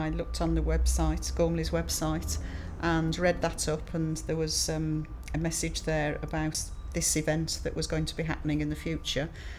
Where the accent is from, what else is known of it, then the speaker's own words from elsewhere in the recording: Birmingham, West Midlands, United Kingdom; I'm 62 and I come from Birmingham.